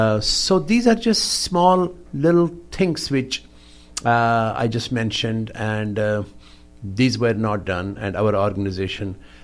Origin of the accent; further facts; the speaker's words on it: Jammu and Kashmir, India; I'm from Kashmir.